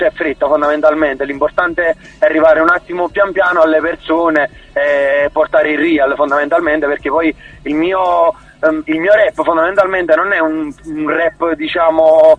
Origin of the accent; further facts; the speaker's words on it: Avellino, Campania, Italy; Io vengo da Avellino, che è vicino a Napoli